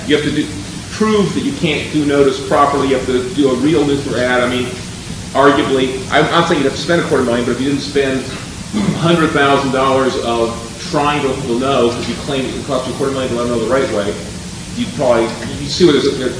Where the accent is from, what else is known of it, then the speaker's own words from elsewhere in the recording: California, United States; while we come from California, I do, and I talk California